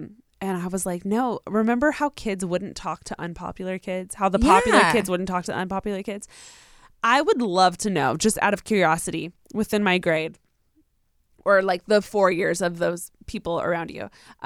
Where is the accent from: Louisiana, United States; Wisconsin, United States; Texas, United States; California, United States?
California, United States; Riverside; I'm from Riverside.